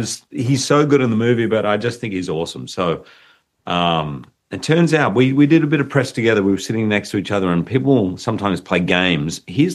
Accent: Australia; I'm Australian.

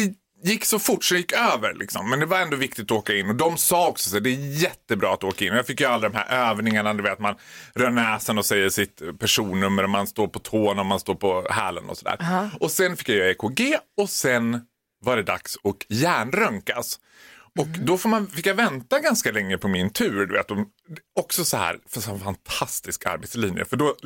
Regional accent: Sweden; Jag är ju svensk, jag blir ju som alla svenskar att man ska inte belasta vården

